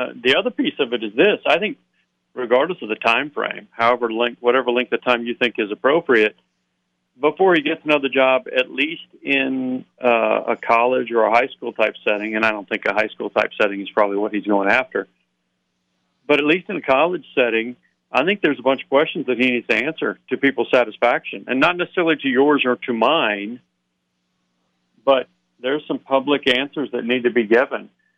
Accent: Little Rock, Arkansas, United States; I grew up in Little Rock, and so I was a football fan first

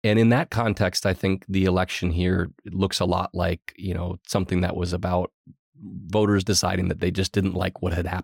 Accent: Eden Prairie, Minnesota, United States; I did. I grew up in the Minneapolis suburbs.

